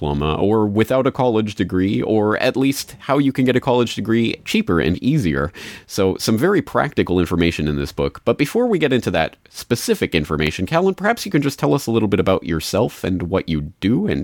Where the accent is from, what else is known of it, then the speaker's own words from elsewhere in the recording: Canada; speaking as a Canadian, I can tell you that's very much implanted in the Canadian culture as well